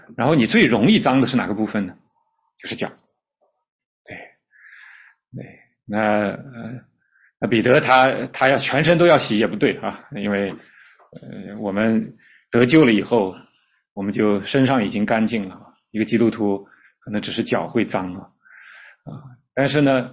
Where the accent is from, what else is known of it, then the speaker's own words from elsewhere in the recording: China; 我们中国人都知道叫入土为安嘛